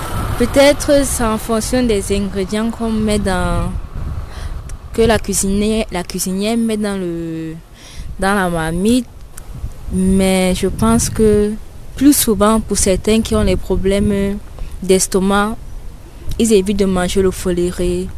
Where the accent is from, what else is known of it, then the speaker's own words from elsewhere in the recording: Guider, North, Cameroon; Je suis originaire du Nord Cameroun, précisément de Djougué à Guider.